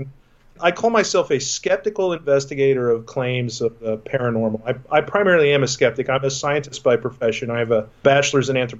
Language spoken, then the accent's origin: English; Texas, United States; And I grew up in Texas, and most of the stuff I researched was sort of our legends down there.